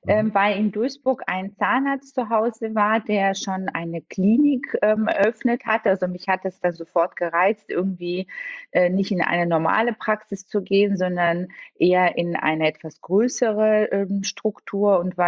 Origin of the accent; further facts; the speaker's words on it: Bulgaria; German is a second language; also born or lived in Italy; now in Germany; ich bin gebürtig in Bulgarien geboren und bin auch dort aufgewachsen und habe dann, nachdem wir in Italien waren, in Deutschland Zahnmedizin studiert